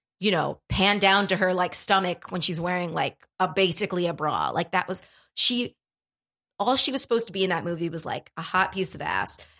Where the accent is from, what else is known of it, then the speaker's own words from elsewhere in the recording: New York, United States; Well, I'm from New York.